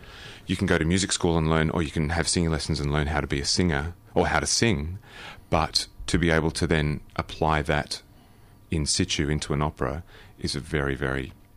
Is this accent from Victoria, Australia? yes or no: yes; Melbourne, Victoria, Australia; now in Sydney, Australia; Luckily, I'm born and bred in Melbourne, although I live in Sydney now.